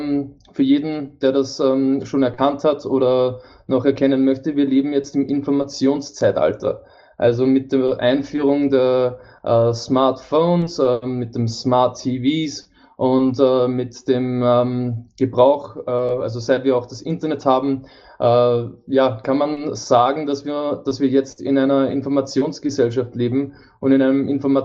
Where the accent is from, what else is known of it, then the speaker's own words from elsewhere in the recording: Upper Austria, Austria; born there; ich bin eigentlich gebürtig aus Oberösterreich und bin zweisprachig erzogen worden mit Deutsch und mit Englisch.